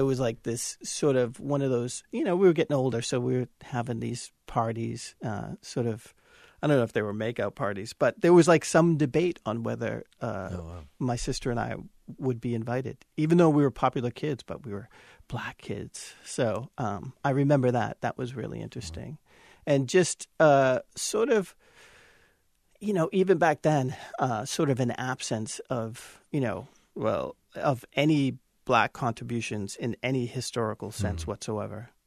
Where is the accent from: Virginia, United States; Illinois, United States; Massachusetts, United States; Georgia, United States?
Massachusetts, United States; Malden; I'd say, "I'm from Malden." And they go, "Oh, I used to get beat up in Malden."